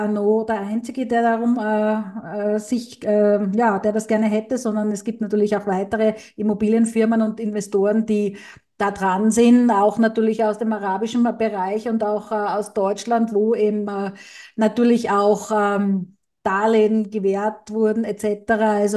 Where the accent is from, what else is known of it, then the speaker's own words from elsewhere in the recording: Venice, Veneto, Italy; ich habe eine Meldung gefunden aus meiner italienischen Lieblingsstadt, meiner Heimat, und zwar Venedig.